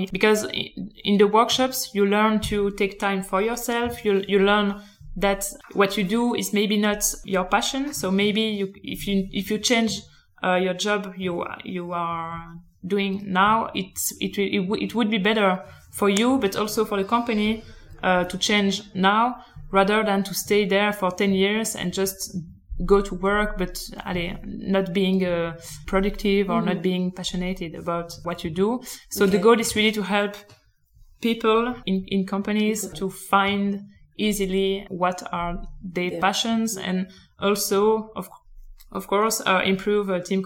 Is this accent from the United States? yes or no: no; Belgium; English is a second language; I come from Belgium